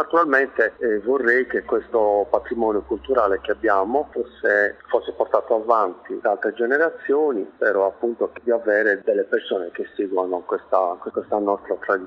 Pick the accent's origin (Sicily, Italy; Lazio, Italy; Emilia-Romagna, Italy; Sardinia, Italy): Sardinia, Italy; rispecchia l'amore che ho per la mia terra, perché la Sardegna ha un immenso patrimonio culturale